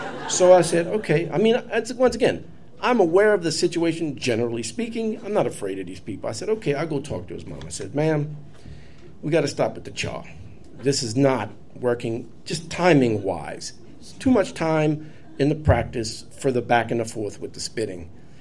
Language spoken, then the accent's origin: English; Louisiana, United States; growing up in Louisiana, there's certain towns, like Chalmette is one of them